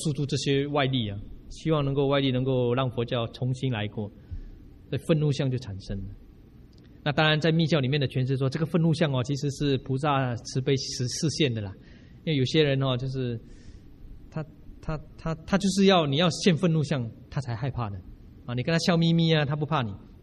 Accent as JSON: {"language": "Chinese", "country": "China", "said": "我们中国文化本来就受儒家的影响"}